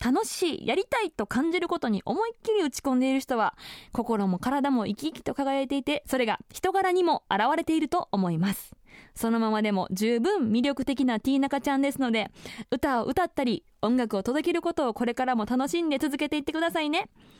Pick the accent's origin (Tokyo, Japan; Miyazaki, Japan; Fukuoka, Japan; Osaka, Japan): Osaka, Japan; now in Sendai, Japan; 例えばまあ私の故郷の大阪であったりとか、そういうところをこうつなぐ活動みたいなのをね、していきたいなと思ってるんです。